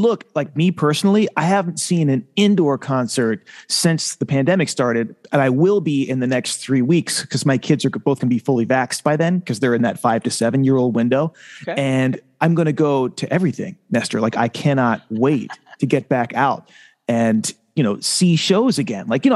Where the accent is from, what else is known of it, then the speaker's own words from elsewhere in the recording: Galena, Maryland, United States; I mean, I'm from Galena, Maryland, like 400 people.